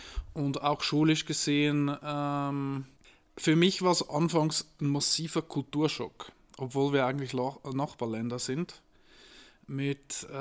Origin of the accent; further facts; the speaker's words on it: Switzerland; accent: Swiss German; Und auch mit meinen Eltern spricht die da dann quasi im Schweizer Dialekt.